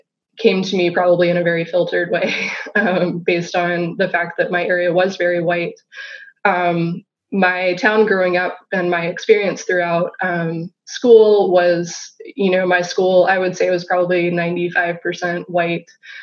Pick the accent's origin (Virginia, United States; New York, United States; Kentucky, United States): Virginia, United States; also born or lived in Nashville; now in Baltimore, United States; But I was born and raised around the Hampton Roads area of Virginia, which is kind of in the southeast around like Williamsburg, Yorktown, Jamestown, all that stuff